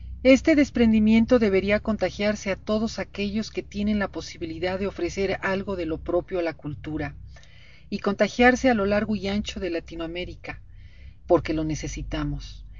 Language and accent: Spanish; Tulancingo, Hidalgo, Mexico; Un abrazo grande para todo Tarija desde México, desde mi terruño Tulancingo